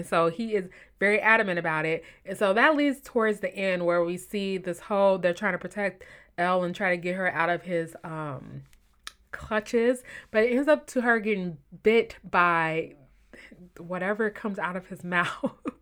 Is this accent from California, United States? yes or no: no; Illinois, United States; mind you, I'm from Illinois and I've been to Indiana multiple times, so I can say Indiana.